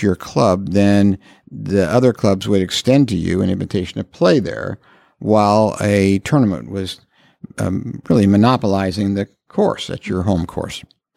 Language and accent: English; Carmel, Indiana, United States; There are a lot of people ask me where I'm from, and I say Indianapolis. But lately, I've been saying, I'm from Carmel.